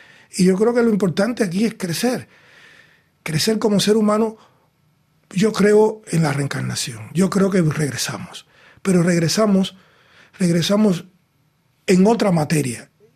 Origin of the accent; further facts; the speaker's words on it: Cuba; yo soy cubano. Y yo no hablo vuestra lengua.